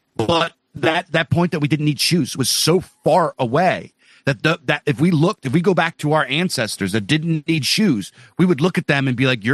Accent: Pennsylvania, United States; I grew up in Pennsylvania. This is the capital of deer hunters and outdoorsmen.

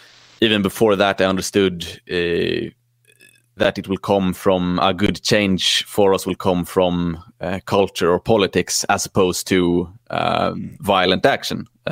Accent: Sweden; growing up in Sweden, I saw from an early stage

